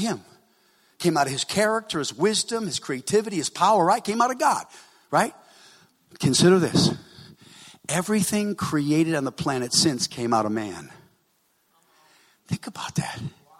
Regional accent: South Africa; I came all the way from South Africa to be here.

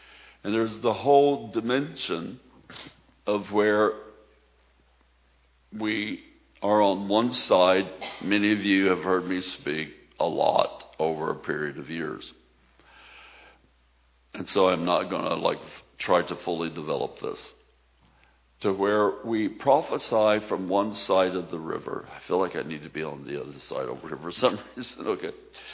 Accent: Missouri, United States; I mean, I'm from Missouri.

